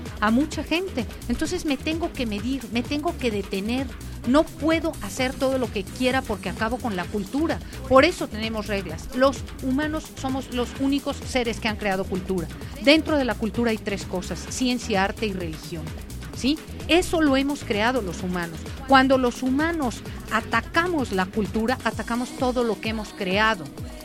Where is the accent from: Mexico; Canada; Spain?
Mexico; y soy absolutamente mexicana